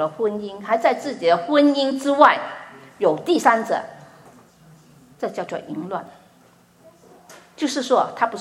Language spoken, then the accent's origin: Chinese; China; 我们这里大家都是，我们都是中国人，我们知道我们说有修养